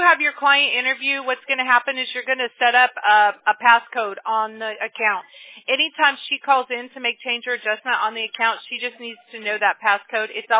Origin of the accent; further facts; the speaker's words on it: Apple Valley, California, United States; also born or lived in Mobile, Alabama / Baldwin Park; Yeah, I grew up in Apple Valley. So I was born in Mobile, Alabama. And then we moved out when I was six. And... we moved out to California to Baldwin Park, and then...